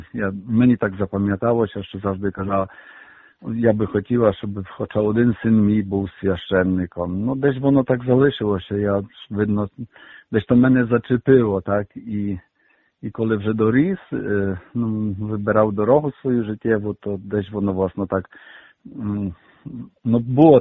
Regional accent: Zielona Góra, Lubusz Voivodeship, Poland; now in Ukraine; я виховався на поселенні, я народився в Зеленій Горі

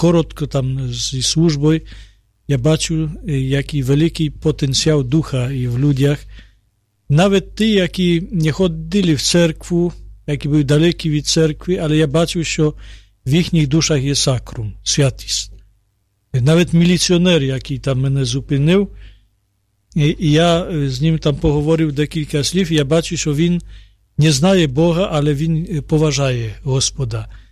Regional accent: Poland; Ukrainian is a second language; А також як поляк, який народився і навчався в Польщі, бачу, наскільки ми подібні.

